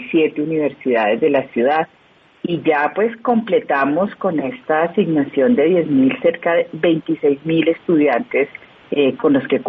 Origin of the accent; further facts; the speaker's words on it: Bogotá, Colombia; como bogotanos, a veces los bogotanos nos damos muy duro